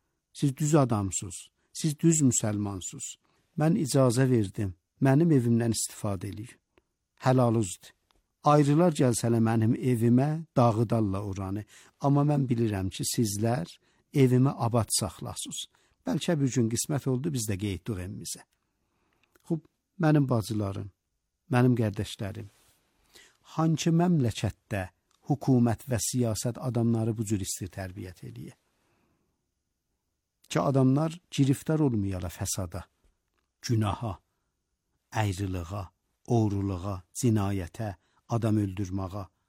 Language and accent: Azerbaijani; Iran; Dedik, biz İranlıyıq.